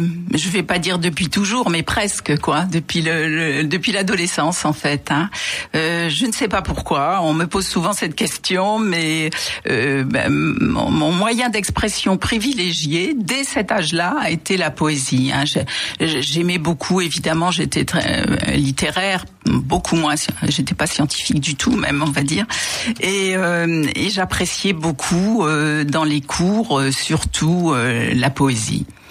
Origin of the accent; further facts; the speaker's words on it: Aix-en-Provence, Provence-Alpes-Côte d'Azur, France; Alors je viens d'Aix-en-Provence. Donc une ville quand même qui fait la part belle à la poésie.